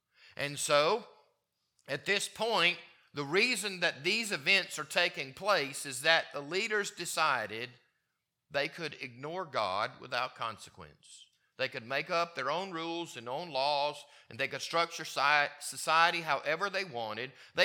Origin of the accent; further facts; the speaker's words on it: Mississippi, United States; born there; I was born in Mississippi in the Deep South in the Bible Belt, and my dad was a deacon, and my mom was a Sunday school teacher, and we're Baptists